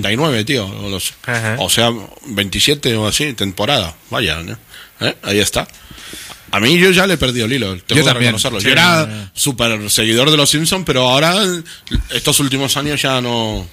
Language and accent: Spanish; Argentina; Como todo argentino. Lo sabemos todo.